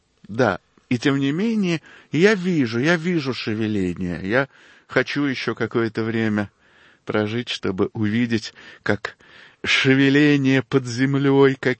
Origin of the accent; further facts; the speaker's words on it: Moscow, Russia; а мы москвичи, да.